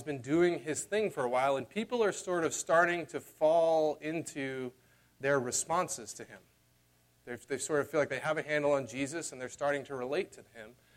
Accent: the South, United States; I grew up in the South. That is a big deal in the South.

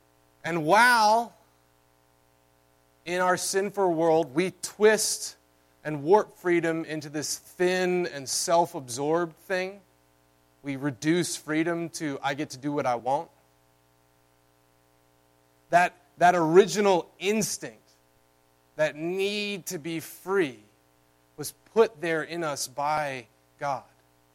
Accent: the South, United States; I'm from the South, maybe they send a casserole.

